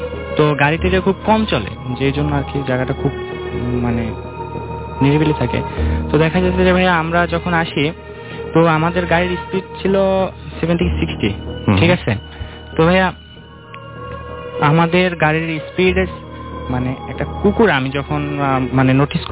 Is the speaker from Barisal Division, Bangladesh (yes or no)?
yes; Barisal, Barisal Division, Bangladesh; now in Mohammadpur, Bangladesh; আমি আসছি মোহাম্মদপুর থেকে, আমার হোম টাউন বরিশালে।